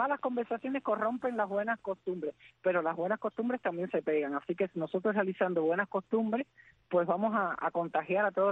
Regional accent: Cuba

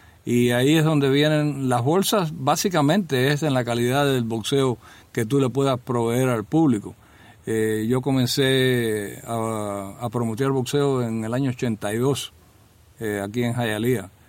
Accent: Havana, Cuba; Me crié en Mantilla, nací en Santo Suárez, allá en La Habana, pero me crié en Mantilla, donde había tremendo gimnasio de boxeo.

